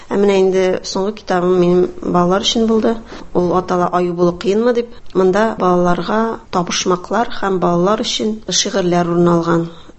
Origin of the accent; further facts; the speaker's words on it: Pushche, Tatarstan, Russia; Минем туган ягым Актаныш районы Пуще авылы. Мин шул авылда укыдым. 11-нче сыйныфны шул авылда тәмамладым.